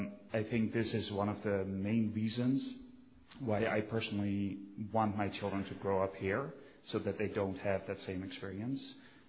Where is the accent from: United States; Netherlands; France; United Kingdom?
Netherlands; English is a second language; moved away; I grew up in the Netherlands, probably one of the most open countries when it comes to marijuana.